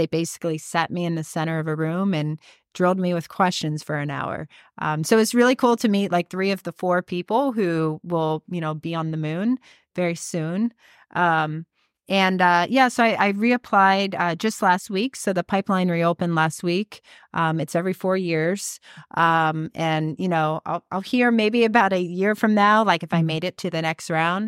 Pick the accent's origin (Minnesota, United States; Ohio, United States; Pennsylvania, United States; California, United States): Ohio, United States; Youngstown; No. So I grew up in Youngstown, Ohio